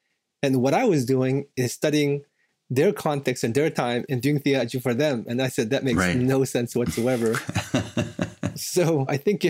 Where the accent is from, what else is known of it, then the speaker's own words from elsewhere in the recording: Virginia, United States; I grew up in the East Coast. I grew up in Virginia in the Korean American church.